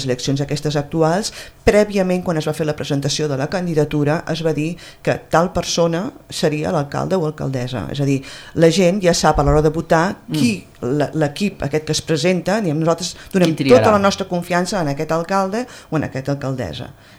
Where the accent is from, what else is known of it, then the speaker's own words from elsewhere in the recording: Pradell, Catalonia, Spain; el meu poble ha recuperat l'ànima, que no l'havia perdut, no?